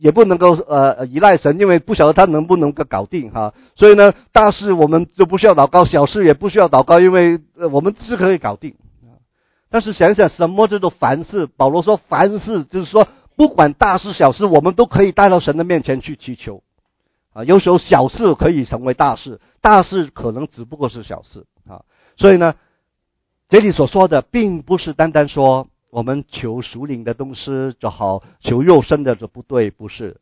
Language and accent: Chinese; China; 很多人呢不像我们现在我们中国人好像就说你没有工作一个月下来你还是能够有足够的存粮可以吃饱的